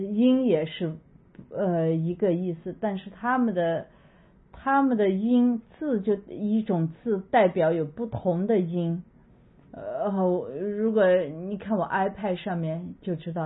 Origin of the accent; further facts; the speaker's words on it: Japan; Chinese is a second language; 但是我是在日本长大的，就很对我来说很容易